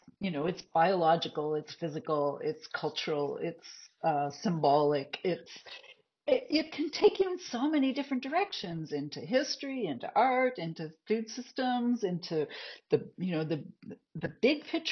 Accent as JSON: {"language": "English", "region": "Nova Scotia", "country": "Canada", "tie": "born or raised there", "said": "I'm from the East Coast. I grew up in Nova Scotia, and I feel like the wind blew me here."}